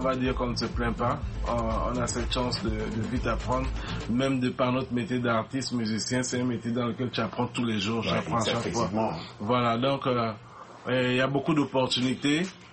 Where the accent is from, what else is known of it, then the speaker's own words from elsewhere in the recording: Togo; Et on a un peu de la famille au Togo aussi. Ouais. Et nous, on a grandi au Togo particulièrement.